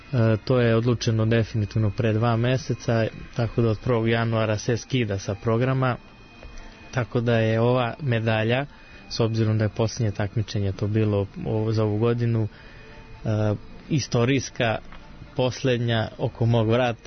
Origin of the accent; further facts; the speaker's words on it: Split, Split-Dalmatia County, Croatia; pošto to je moj rodni grad, Split, jako volim da odem tamo